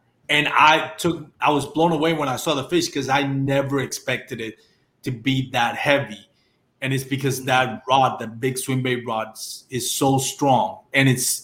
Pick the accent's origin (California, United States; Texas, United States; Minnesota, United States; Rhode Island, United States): Texas, United States; since I'm from Texas, and I know most of my listeners on my podcast are from Texas